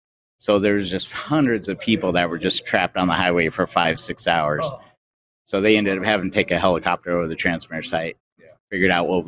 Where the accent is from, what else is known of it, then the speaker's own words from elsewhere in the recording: Anchorage, Alaska, United States; Well, I'm from Anchorage, Alaska.